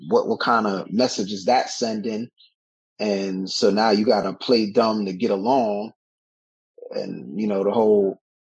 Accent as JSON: {"language": "English", "town": "Brooklyn", "region": "New York", "country": "United States", "tie": "born or raised there", "said": "Growing up in Bushwick, and not to say that the teachers that I had there weren't good teachers, you know, but it was a different kind of experience because they did not look like me."}